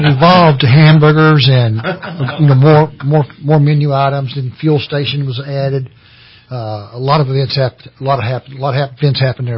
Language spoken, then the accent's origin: English; Kentucky, United States; Western Kentucky.